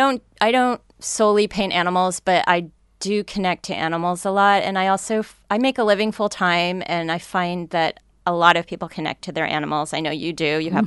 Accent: New Jersey, United States; I grew up in suburban New Jersey, but I lived very close to a town called Roosevelt, New Jersey, which was a WPA town and had a lot of famous artists

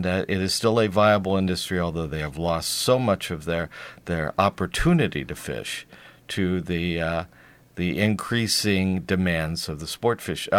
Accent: Indiana, United States; that is exactly like the small farmers that I grew up with in Indiana.

